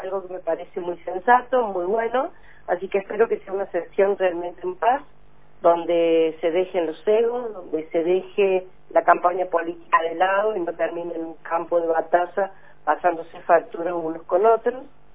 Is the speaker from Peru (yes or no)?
no; Argentina; como argentinos